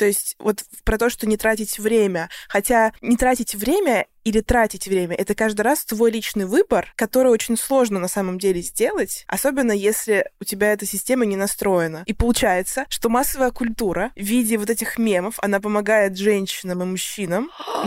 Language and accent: Russian; Russia; я из России